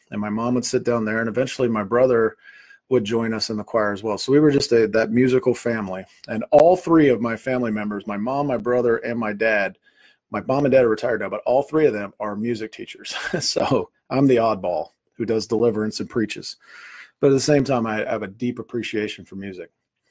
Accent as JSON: {"language": "English", "town": "Holly Hill", "region": "South Carolina", "country": "United States", "tie": "born or raised there", "said": "So I grew up in Holly Hill, South Carolina, and Holly Hill United Methodist Church."}